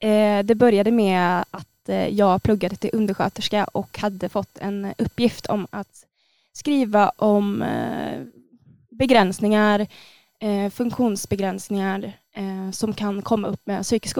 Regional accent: Värmland, Sweden; och jag är 23 år. Ni kanske hör att jag är från Värmland också.

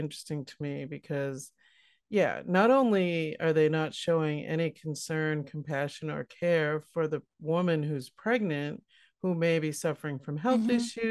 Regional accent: Northeast, United States; Well, I think, you know, growing up in the Northeast

